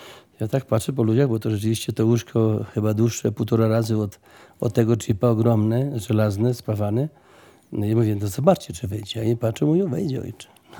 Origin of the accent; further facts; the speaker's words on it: Dębica, Subcarpathian Voivodeship, Poland; powiedzmy z Dębicą, pamiętam moje strony rodzinne